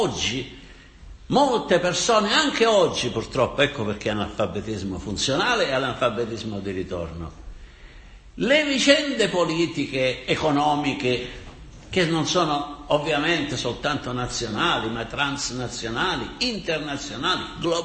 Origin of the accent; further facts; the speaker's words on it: Sicily, Italy; Io, come anche avrete sentito dal mio accento, io sono siciliano e conosco sono abbastanza anziano per conoscere la situazione dei contadini siciliani